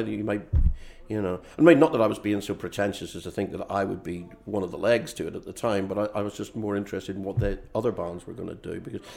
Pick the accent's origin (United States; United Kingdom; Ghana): United Kingdom; Northern Ireland; And growing up in Northern Ireland, that really hit home